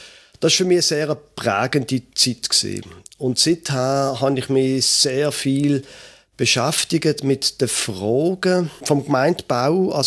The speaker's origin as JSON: {"language": "German", "town": "Basel", "region": "Basel-Stadt", "country": "Switzerland", "tie": "born or raised there", "said": "Ich bin in Basel aufgewachsen, hätte nie gedacht, dass ich einmal noch würde nördlicher wohnen als Basel, aber das mache ich jetzt. Ich bin 54 Jahre alt"}